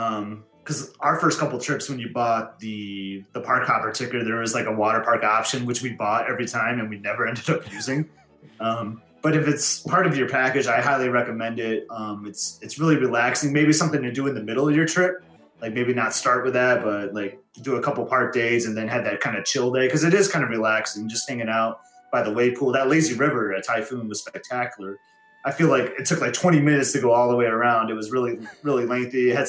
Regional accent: Michigan, United States; As you said, we're from the Mitten, but we flew out of Indianapolis

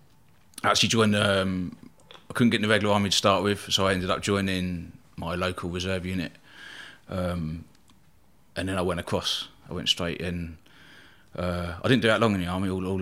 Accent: Eastbourne, South East England, United Kingdom; born there; I was born in Eastbourne, East Sussex on the south coast there.

